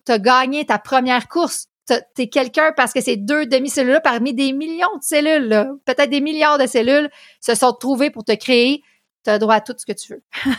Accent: Quebec, Canada; j'habite au Québec, province du Canada.

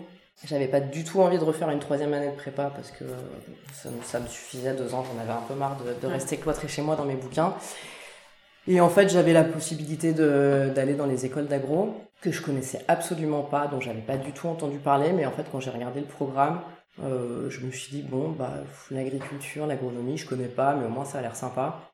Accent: Paris, Île-de-France, France; J'ai grandi à Paris. Je suis pas du tout issue du milieu agricole.

